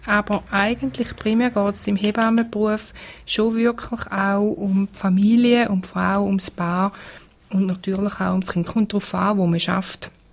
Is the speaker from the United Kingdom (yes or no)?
no; Switzerland; Und bei uns in der Schweiz gibt es auch immer wieder andere wichtige Sachen